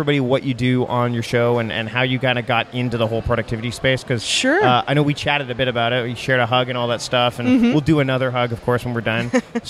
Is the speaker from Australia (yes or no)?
no; Canada; Like, I don't have a Spanish accent. Uh-huh. As Canadian as they come.